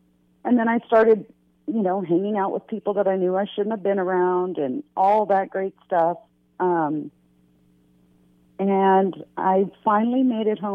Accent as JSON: {"language": "English", "town": "San Diego", "region": "California", "country": "United States", "said": "I mean, I'm from San Diego, so when we say cold, it's definitely not North Dakota cold"}